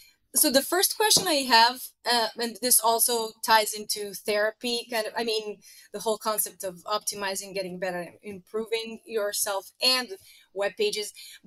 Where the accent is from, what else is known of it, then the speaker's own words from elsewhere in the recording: Serbia; I come from Serbia.